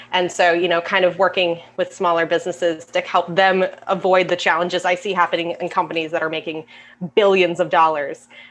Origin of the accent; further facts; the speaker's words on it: Massachusetts, United States; I'm normally from Massachusetts, but I'm hiding at my mother-in-law's down in Florida, which we are loving.